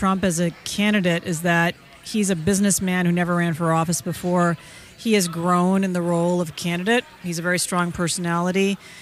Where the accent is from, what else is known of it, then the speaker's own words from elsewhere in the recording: India; now in California, United States; And I'm speaking as an immigrant. I came from India, and I followed the rules, and I employ people in California.